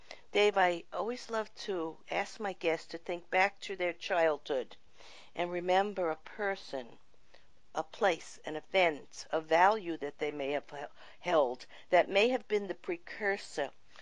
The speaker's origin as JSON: {"language": "English", "region": "New York", "country": "United States", "tie": "born or raised there", "said": "I grew up in New York, and my parents"}